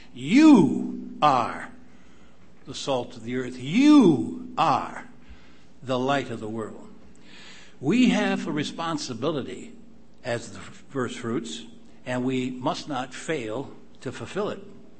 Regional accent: Cleveland, Ohio, United States; When I was first went out to Pasadena in 1961, I'm from Cleveland, and we were out there.

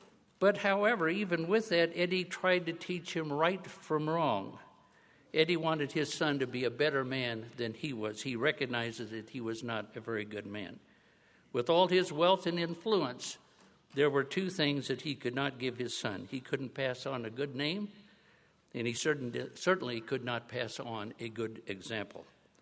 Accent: Bethlehem, Pennsylvania, United States; You know, I'm from the East, so greetings from the East. We're in Bethlehem, the holy city. Well, actually, it's in Pennsylvania, and it's not quite that way.

